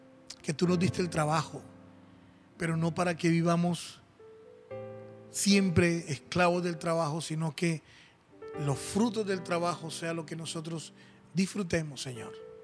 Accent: Colombia; en mi país, Colombia, todo está podrido

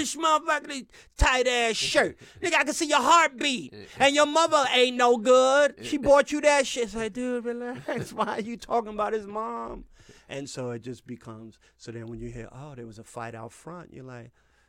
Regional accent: Bronx, New York, United States; I grew up in the Bronx.

